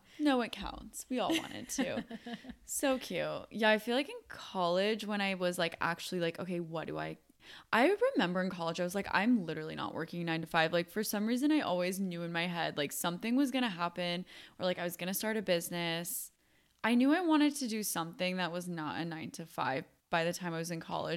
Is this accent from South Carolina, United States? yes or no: no; San Diego, California, United States; born there; Okay, I was born in San Diego, and actually 10 minutes from where I live right now, which is funny, but because I live like 10 minutes away from my parents' house.